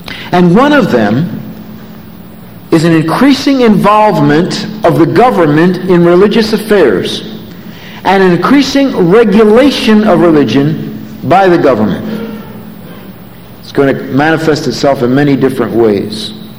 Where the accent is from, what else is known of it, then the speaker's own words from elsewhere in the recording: Bristol, Pennsylvania, United States; I was a kid growing up in Bristol, Pennsylvania, attending grade school and junior high school and high school